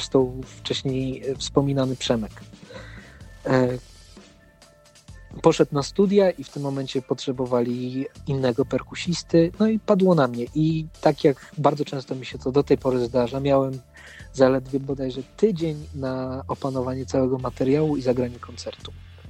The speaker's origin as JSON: {"language": "Polish", "town": "Sejny", "region": "Podlaskie Voivodeship", "country": "Poland", "said": "Tak, wszyscy jesteśmy z Sejn, wszyscy spotkaliśmy się w Warszawie."}